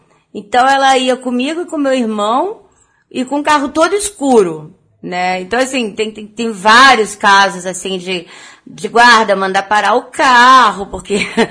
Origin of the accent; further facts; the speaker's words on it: Resende, Rio de Janeiro, Brazil; born there; also born or lived in Belo Horizonte; Sim, nasci em Resende.